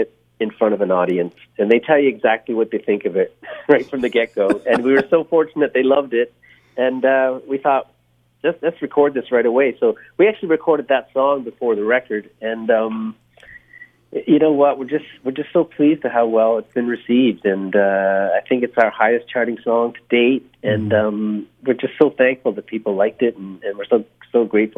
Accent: Ontario, Canada; And I grew up in Ontario, and so very well versed in cottage country and cottage life.

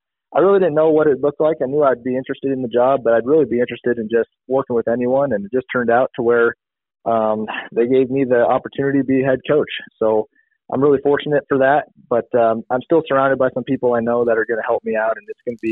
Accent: Guthrie Center, Iowa, United States; I grew up in Guthrie Center, was a Tiger.

